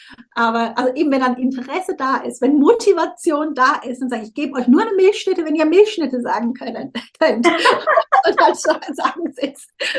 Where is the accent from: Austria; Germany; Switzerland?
Switzerland; weil ich bin halb Südafrikanerin. Ich habe meiner Mutter lange vorgeworfen, also ich bin ja in der Schweiz aufgewachsen